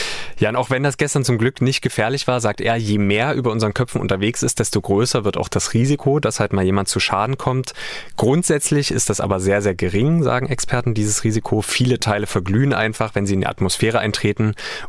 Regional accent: Halle, Saxony-Anhalt, Germany; in einem Video aus meiner Heimatstadt Halle in Sachsen-Anhalt.

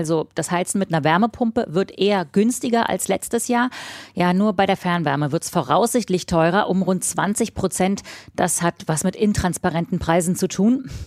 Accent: Berlin, Germany; born there; aber ich als gebürtige Berlinerin werde wirklich manchmal noch von Leuten gefragt, wenn ich sage, ich komme aus Berlin, kommst du aus dem Osten oder aus dem Westen?

